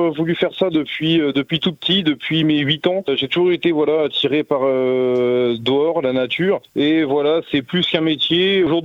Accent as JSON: {"language": "French", "town": "Coulimières", "country": "France", "lives_now": "Saint-Ouen-de-Mimbré, France", "said": "j'ai 30 ans, je viens de Coulimières dans le Perche, j'habite maintenant Saint-Ouen-de-Mimbré à côté de Fresnay"}